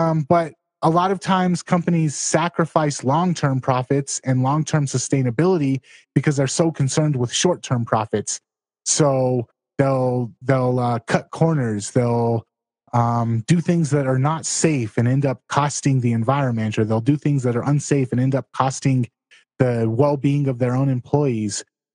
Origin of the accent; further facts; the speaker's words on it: Los Angeles, California, United States; I grew up in Los Angeles. The water there is garbage, and bottled water there is great.